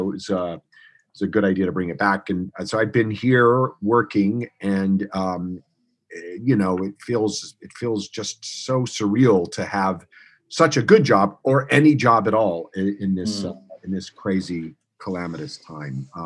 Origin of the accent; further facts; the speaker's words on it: Texas, United States; now in Los Angeles, United States; I am, I'm in Los Angeles where it's, you know, sunny and gorgeous. And I'm from Texas where, you know, my entire family is without power and water right now.